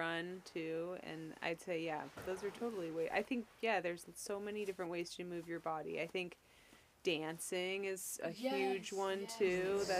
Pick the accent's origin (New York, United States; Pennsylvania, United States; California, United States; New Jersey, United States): California, United States; I'm from California. And so, and then I think I also just feel like a classic Californian when I say that.